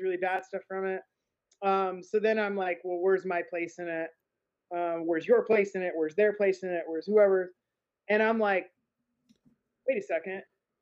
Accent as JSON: {"language": "English", "town": "Seattle", "region": "Washington", "country": "United States", "tie": "born or raised there", "said": "I grew up in Seattle and it's obscenely white there."}